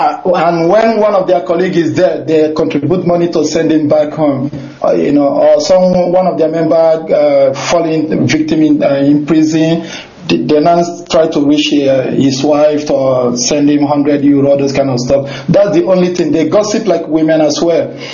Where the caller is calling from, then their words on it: Geneva, Switzerland; Switzerland. I'm calling from Switzerland, Geneva.